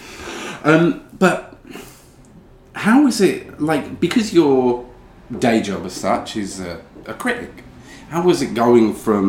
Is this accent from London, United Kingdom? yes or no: no; East of England, United Kingdom; I grew up in Essex, so we had Langdon Hills or One Tree Hill, which is a very much a smaller wooded area